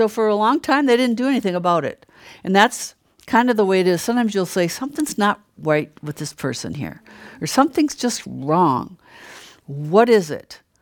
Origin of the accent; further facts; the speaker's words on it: Brainerd, Minnesota, United States; Even when we were in my hometown, Brainerd, this weekend, people want to know what's going on.